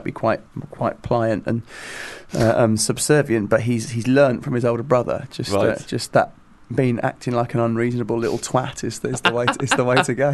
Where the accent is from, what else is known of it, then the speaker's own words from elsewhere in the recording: England, United Kingdom; I think I'm English.